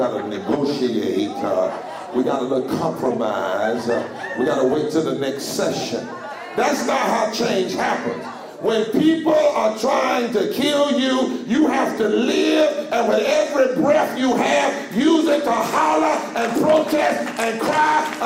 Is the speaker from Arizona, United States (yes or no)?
no; North Carolina, United States; My daddy grew up, because I'm from Eastern North Carolina, where there was a company called Weyerhaeuser.